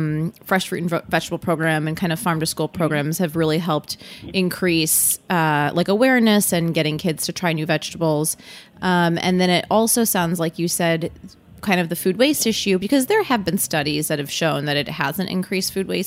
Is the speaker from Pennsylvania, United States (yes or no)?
no; Michigan, United States; Yeah, I'm from Michigan also, as you know.